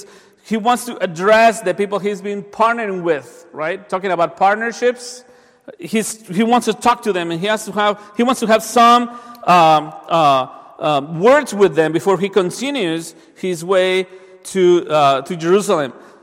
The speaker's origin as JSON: {"language": "English", "country": "Mexico", "second_language": "English", "said": "that takes me to what even people, you know, from my home country did during World War II, and they also, you know, pay the ultimate price. During World War II, Mexico sent troops"}